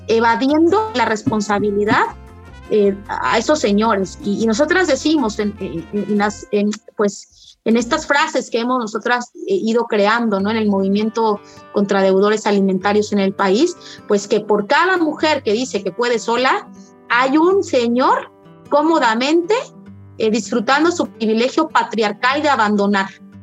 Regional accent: Oaxaca, Mexico; Yo vengo de Oaxaca y me las sé, pero perfectísima.

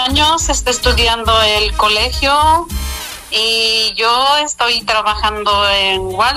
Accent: Mexico; now in United States; Yo soy mexicana 100%

